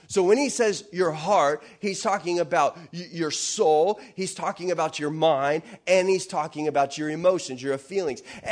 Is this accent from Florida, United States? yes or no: yes; Florida, United States; Like, I'm Christian because, well, I'm from Florida, and that's kind of what people do.